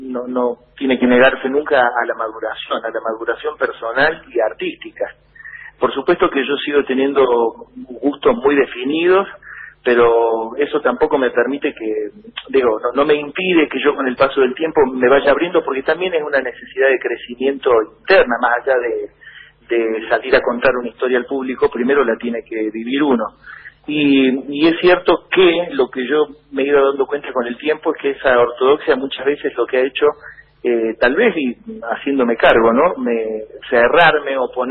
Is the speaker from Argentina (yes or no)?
yes; Córdoba, Argentina; que soy de Córdoba